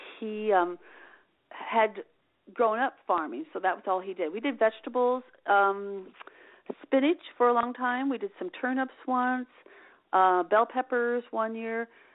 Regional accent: San Juan Capistrano, California, United States; I was born and raised in San Juan Capistrano, which is a small town here in the just north of San Diego, about 60 miles, and it's ranch land.

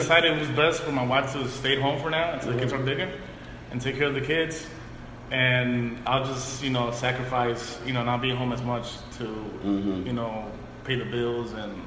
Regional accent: New York City, New York, United States; I grew up uptown in Washington Heights. I moved to the Bronx. So I'm used to, you know, the city.

